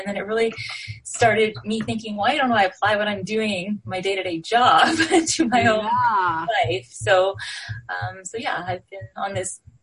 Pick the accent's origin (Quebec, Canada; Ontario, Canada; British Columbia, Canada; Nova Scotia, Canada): Ontario, Canada; Toronto; and I'm from Toronto